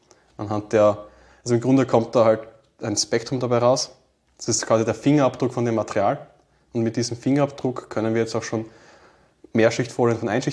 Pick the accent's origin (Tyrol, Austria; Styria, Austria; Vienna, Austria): Styria, Austria; Graz; Ich bin eigentlich ein Grazer, habe unten das Bischöfliche Gymnasium besucht